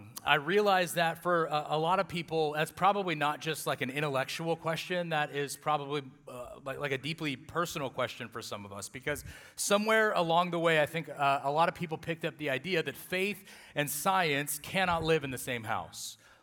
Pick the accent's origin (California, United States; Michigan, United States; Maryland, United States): California, United States; Atwater; And I came from Atwater, and Atwater's a lot like Hanford, where you know, it's kind of in that Bible Belt of California